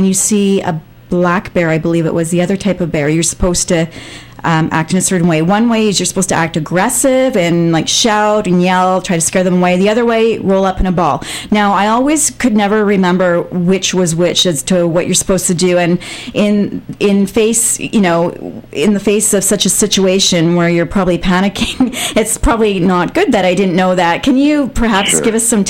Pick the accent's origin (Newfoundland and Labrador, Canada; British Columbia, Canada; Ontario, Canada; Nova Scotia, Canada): British Columbia, Canada; I come from North Vancouver Island, big bear country